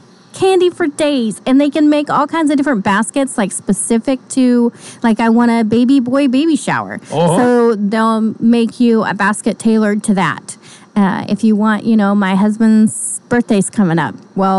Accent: Coffeyville, Kansas, United States; But, you know, I'm from Coffeeville, so I'm kind of partial

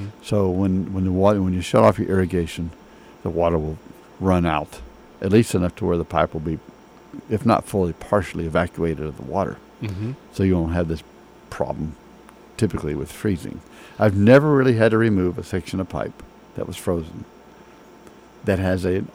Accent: Georgia, United States; I remember as a kid growing up in Georgia, we had these big old pine trees.

